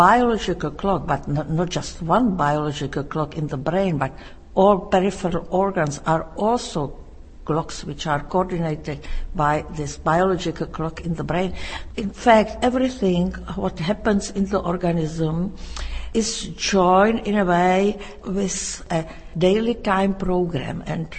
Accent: Czechia; moved away as an adult; I was raised in Czechoslovakia and I just loved the country.

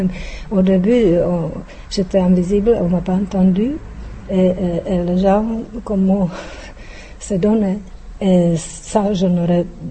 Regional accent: Czechia; French is a second language; now in Buenos Aires, Argentina

